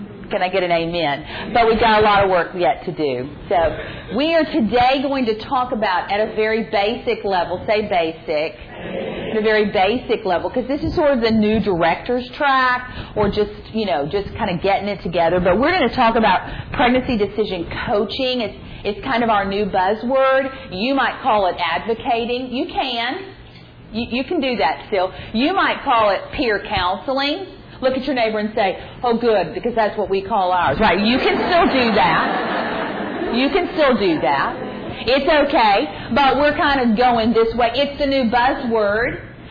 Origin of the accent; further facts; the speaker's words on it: Texas, United States; I am from Texas. Who guessed? Actually, I don't really have a Texas accent.